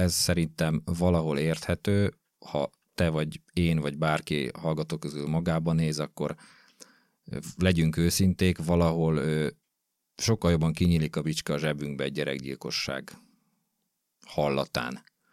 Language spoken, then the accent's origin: Hungarian; Gödöllő, Pest, Hungary; mert én gödöllői vagyok, illetve Gödöllőn nőttem föl. Ismertem a környéket